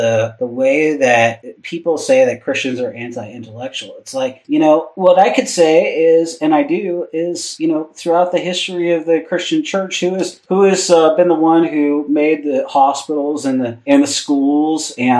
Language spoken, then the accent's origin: English; Seattle, Washington, United States; growing up in Seattle, which, you know, we both did, I heard it often.